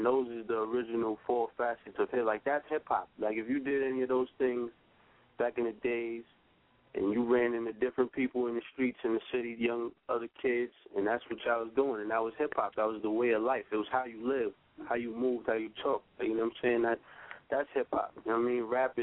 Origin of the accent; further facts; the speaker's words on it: Bronx, New York, United States; Yeah. I'm from the Bronx. I'm from uptown. A lot of people mostly know the Bronx from the South Bronx, but I'm actually from the North Bronx, you know.